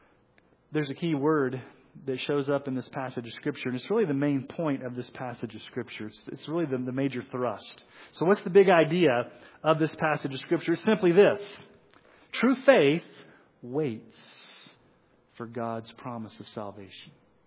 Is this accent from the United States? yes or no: yes; United States; accent: half Missouri, half Texas; It's like half Missouri, half Texas, and half I don't know what it is.